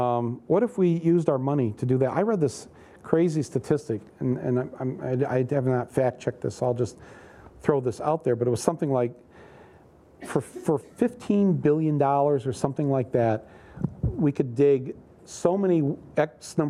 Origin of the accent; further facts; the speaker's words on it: Detroit, Michigan, United States; Hey, yeah, I'm from Detroit, yeah. they could spot us coming.